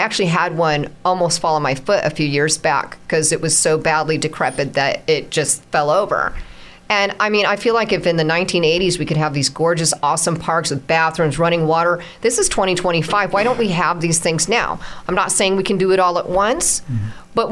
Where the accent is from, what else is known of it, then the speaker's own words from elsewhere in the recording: Boone, United States; growing up in Boone, we just had these really gorgeous parks. We always had really cool, awesome stuff.